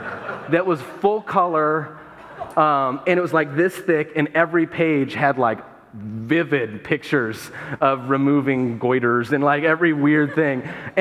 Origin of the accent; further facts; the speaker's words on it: Appalachia, United States; because I am from Appalachia, as you know, and in Appalachia, white elephant gift exchange connotates for us joke and gag gifts, right?